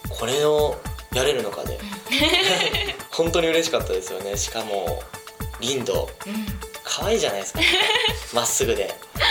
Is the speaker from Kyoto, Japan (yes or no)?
yes; Kyoto, Japan; now in Tokyo, Japan; 東京に出てきた、まあ、京都出身なんですけど、はい、東京に出てきたっていうのはやっぱあのジュノンボーイのがきっかけで出てくることになったんですけど、